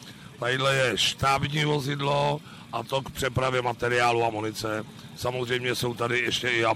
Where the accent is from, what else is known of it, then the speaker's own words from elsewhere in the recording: Sušice, Plzeň Region, Czechia; pocházím ze Sušice